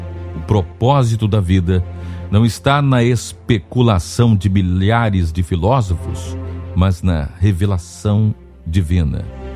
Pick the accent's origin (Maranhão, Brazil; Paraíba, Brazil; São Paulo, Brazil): Maranhão, Brazil; São Luís; eu sou muito feliz de ter nascido em São Luís do Maranhão. Sou ludovicense com orgulho.